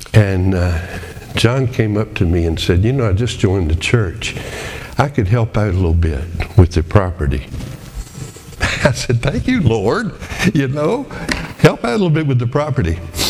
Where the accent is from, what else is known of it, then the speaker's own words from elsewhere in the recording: Colonial Heights, Virginia, United States; also born or lived in Petersburg; I am totally local. I was born in Petersburg. I went to high school in Colonial Heights. I was saved in Monumental Baptist Church in Petersburg.